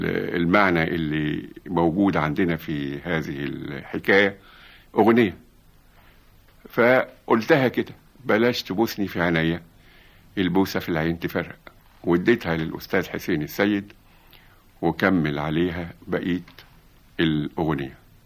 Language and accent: Arabic; Egypt; ده كلمة بنقولها احنا يا مصريين